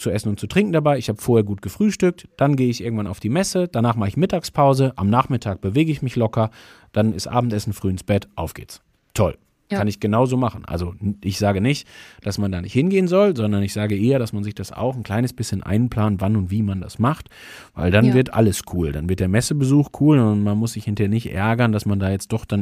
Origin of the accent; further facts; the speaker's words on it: North Rhine-Westphalia, Germany; für mich als gebürtigen Sauerländer, wenn ich aus der Haustür raus war, ab dann wurde es schön.